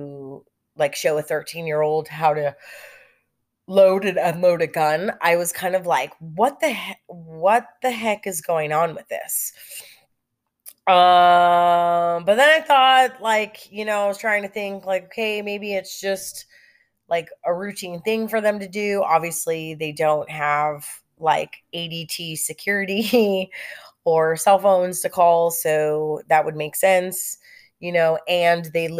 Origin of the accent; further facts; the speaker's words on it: Lake Elsinore, California, United States; I grew up in California and I grew up in Lake Elsinore.